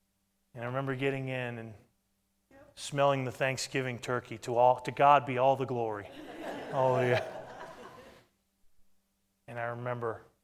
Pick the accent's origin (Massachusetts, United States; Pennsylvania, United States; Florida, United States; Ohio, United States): Massachusetts, United States; Westfield; there was a large evangelical Russian community in the town where I grew up in Westfield, Massachusetts